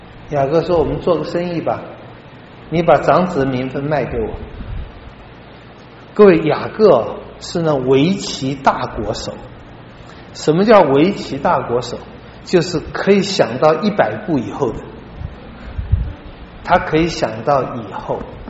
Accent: China; 这跟我们本性是不合的，尤其跟我们中国人本性是不合的。

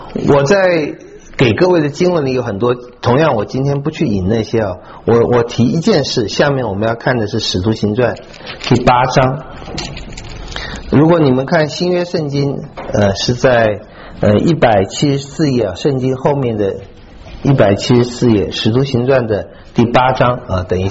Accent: Taiwan; 我不知道中国大陆的，我从台湾来的

